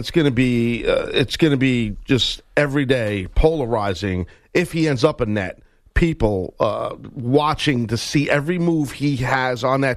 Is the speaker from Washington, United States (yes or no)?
no; New York, United States; we're both from New York.